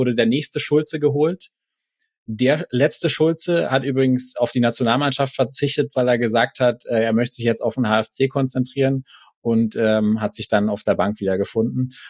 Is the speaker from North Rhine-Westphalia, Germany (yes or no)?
no; Dresden, Saxony, Germany; Als Dresdner